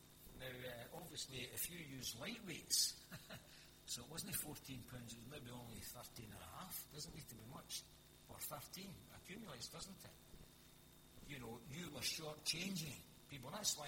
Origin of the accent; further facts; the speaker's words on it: Hamilton, Scotland, United Kingdom; I'm a Lanarkshire boy, born and bred. I was brought up in Hamilton